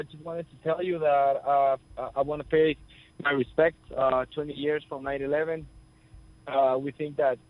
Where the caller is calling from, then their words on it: Quito, Pichincha, Ecuador; And I'm calling you from Quito, from South America, and I'm a big fan